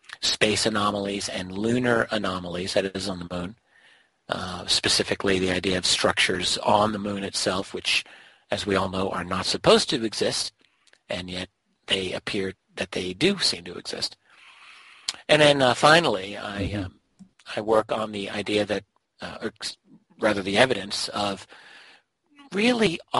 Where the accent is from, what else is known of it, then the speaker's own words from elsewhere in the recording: United States; I'm an American, but I can go up to Canada for research, and I was in Ottawa.